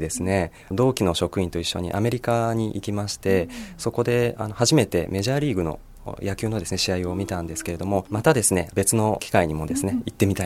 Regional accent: Fujisawa, Kanagawa, Japan; そうですね、藤沢で生まれ育っています。

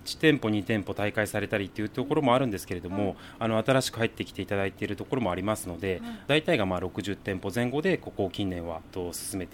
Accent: Ayase, Kanagawa, Japan; born there; now in Fujisawa, Japan; 私は生まれは隣の綾瀬市なんですけれども、

